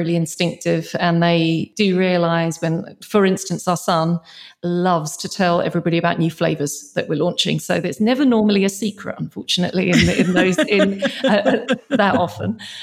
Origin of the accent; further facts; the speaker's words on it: London, United Kingdom; born there; I was born in North London.